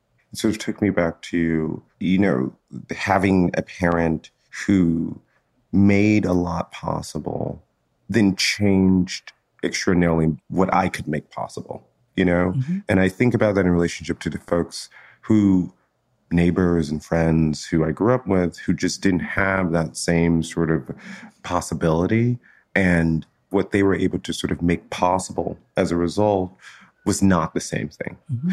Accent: Chicago, Illinois, United States; one of the great things I think about growing up in Chicago at the time was that it was a big city with a lot of possibility

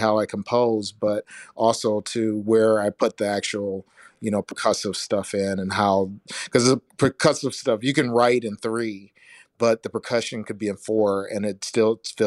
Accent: Detroit, Michigan, United States; Carnegie is on American soil, and since I'm from Detroit, that's a big thing.

